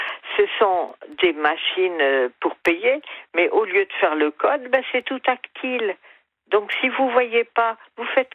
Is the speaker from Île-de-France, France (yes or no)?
yes; Paris, Île-de-France, France; je suis de Paris et j'ai 72 ans.